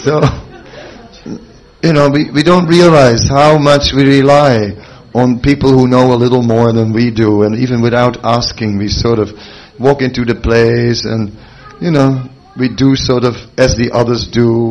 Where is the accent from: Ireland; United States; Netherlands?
Netherlands; because I am from Holland